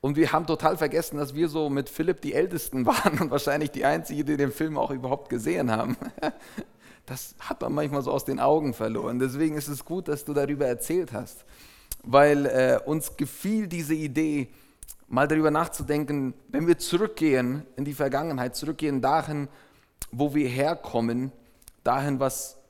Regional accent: Paraguay; German is a second language; now in Switzerland; Ich komme aus Paraguay, aus Südamerika. Ich bin dort geboren und aufgewachsen.

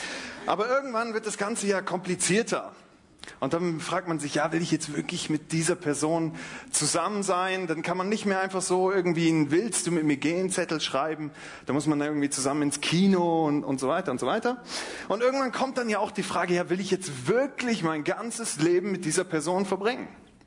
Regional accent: Bremen, Germany; Nein, eigentlich komme ich von Deutschland. Aus Bremen, um genau zu sein.

